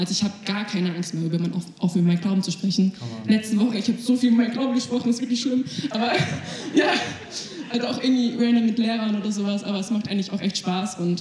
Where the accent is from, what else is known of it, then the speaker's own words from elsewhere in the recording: Schäklingen, Germany; Also, ich bin 16 Jahre alt. Ich komme aus Schäklingen.